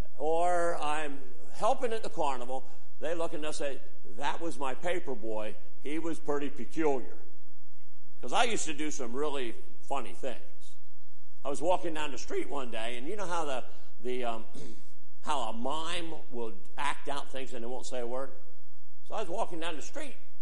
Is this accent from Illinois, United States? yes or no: yes; Freeburg, Illinois, United States; I grew up in Freeburg, and that we had some peculiar people in town in Freeburg.